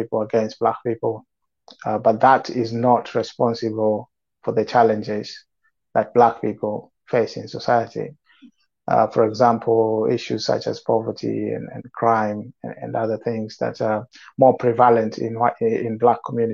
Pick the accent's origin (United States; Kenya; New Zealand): Kenya; now in United Kingdom; Yes, so I grew up in Kenya, and then later on in my life, I moved to the UK where I'm living at the moment.